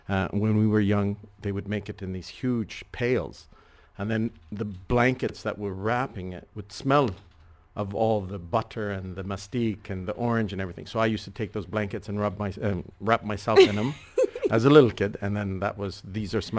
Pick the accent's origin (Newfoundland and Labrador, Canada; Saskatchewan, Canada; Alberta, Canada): Saskatchewan, Canada; Regina; also born or lived in Greece; So I was born in Greece, but raised in Canada, in the middle of the prairies, Regina, Saskatchewan.